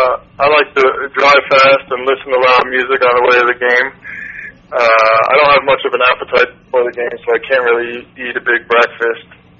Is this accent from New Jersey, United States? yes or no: yes; New Jersey, United States; Well, I grew up in New Jersey, so I was a Giants fan growing up, and I liked all the great Giants in my day.